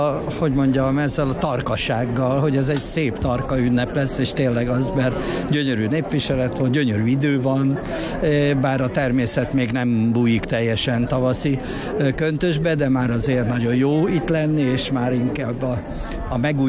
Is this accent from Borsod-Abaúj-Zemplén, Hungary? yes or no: yes; Borsod-Abaúj-Zemplén, Hungary; Hát én Felső Vadász mellett nőttem föl